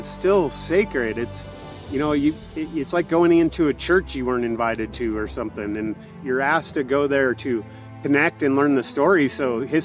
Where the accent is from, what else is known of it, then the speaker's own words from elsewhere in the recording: Oregon, United States; I was born on Lower Klamath Lake, grew up on in a neighborhood, on a street called Riverside Drive, right along the Klamath River on the opposite bank of Lower Klamath Lake from here.